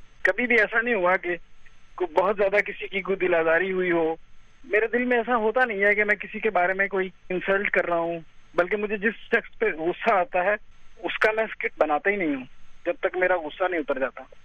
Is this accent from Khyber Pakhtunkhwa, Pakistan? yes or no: no; Gujranwala, Punjab, Pakistan; born there; میں بچپن میں گجرانوالہ میں پیدا ہوا